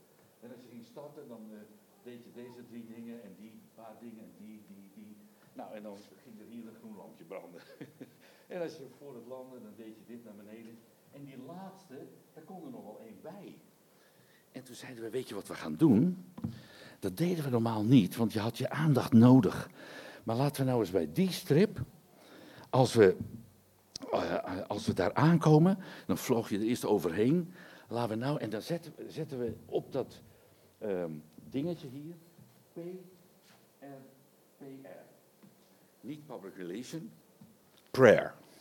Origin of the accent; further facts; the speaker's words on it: Netherlands; Dat zei ik altijd, nee, ik ben Hollander.